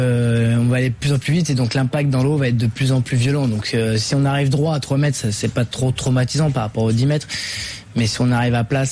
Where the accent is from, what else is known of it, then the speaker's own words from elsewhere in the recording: Lyon, Auvergne-Rhône-Alpes, France; la ville de Lyon, parce que je viens de Lyon.